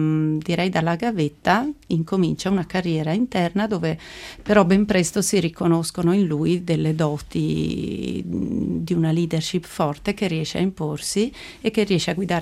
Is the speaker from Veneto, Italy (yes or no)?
yes; Vicenza, Veneto, Italy; born there; now in Milan, Italy; da milanese adottiva o adottata, perché appunto vicentina di nascita